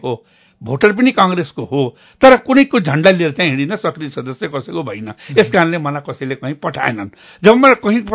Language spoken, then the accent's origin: Nepali; Ballia, Uttar Pradesh, India; also born or lived in Syangja, Nepal / Bihar, India; म जन्मेको स्याङ्जामा, तर जम्मा 1-1.5 वर्षको उमेरमा मेरो मातापिताले मलाई लिएर भारत गए र सम्पूर्ण मेरो बाल्यकाल त्यही नै बित्यो